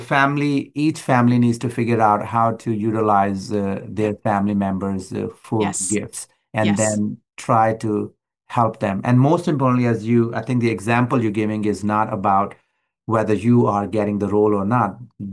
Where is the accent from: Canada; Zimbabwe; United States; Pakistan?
Pakistan; It might be because I'm Pakistani, born Pakistani, so it's a different thing